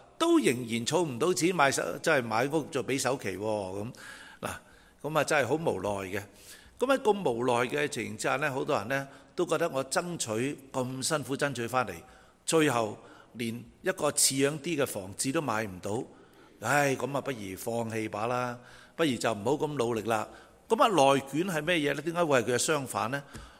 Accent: Guangdong, China; 或者我哋廣東人叫攤屍

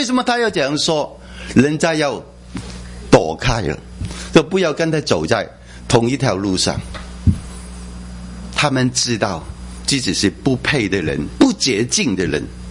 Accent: Hong Kong; also born or lived in Macau; 我是在澳门出生，在香港成长哈

